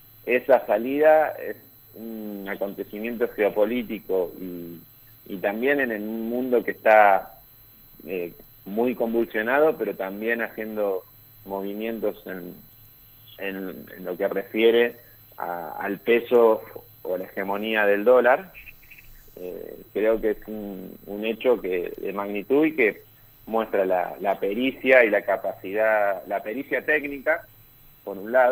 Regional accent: Argentina; como pueblo argentino

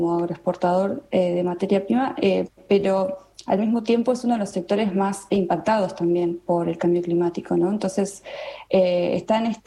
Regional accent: Tandil, Buenos Aires Province, Argentina; moved away as an adult; yo no soy de Buenos Aires, soy de Tandil, me fui a Buenos Aires a estudiar

